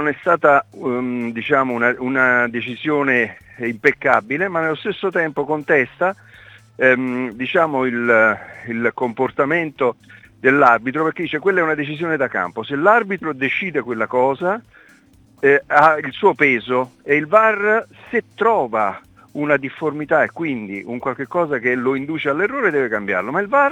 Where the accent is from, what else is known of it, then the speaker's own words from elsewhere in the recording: Naples, Campania, Italy; io non ci credo più a questo vittimismo, perdonatemi, ma lo dico da napoletano.